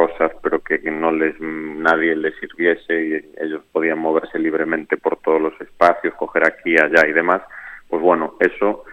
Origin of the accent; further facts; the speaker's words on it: Galicia, Spain; moved away; Me pasa lo mismo porque yo soy gallego y muchos años fuera